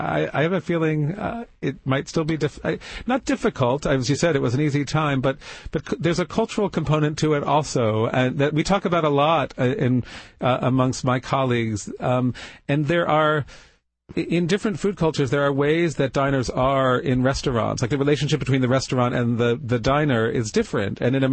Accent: Toronto, Ontario, Canada; also born or lived in New Jersey, United States; I was born in the New York area. I was born in New Jersey, and I grew up in Toronto.

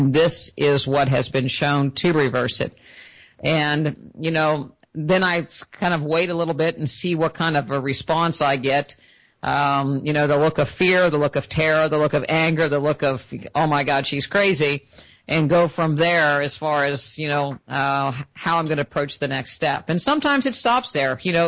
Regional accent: West Virginia, United States; now in Florida, United States; And, you know, I'm from West Virginia originally, I live in Florida now.

